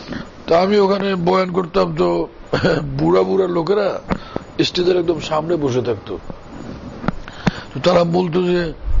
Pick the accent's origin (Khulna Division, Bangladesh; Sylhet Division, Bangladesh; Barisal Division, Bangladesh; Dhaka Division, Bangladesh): Barisal Division, Bangladesh; Bhola; আমাদের আমার বাড়ি হচ্ছে ভোলা, তো ওইদিকে ভোলা তো এরকম সুর সার ব্যাপক